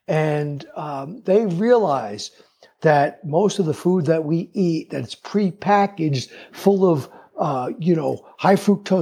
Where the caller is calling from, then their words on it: Prescott, Arizona, United States; I'm calling in from Prescott, Arizona. It's called Prescott, but the local folk call it Prescott. And we're in northern Arizona, and it is absolutely beautiful here.